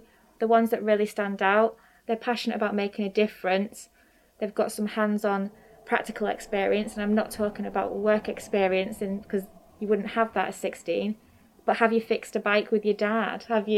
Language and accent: English; Grimsby, Yorkshire and the Humber, United Kingdom; I could see that happening in my hometown. So I wrote my dissertation on offshore wind and its impact on Grimsby